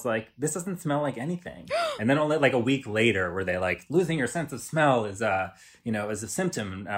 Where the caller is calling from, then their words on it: Brooklyn, New York, United States; I'm recording from my apartment in Brooklyn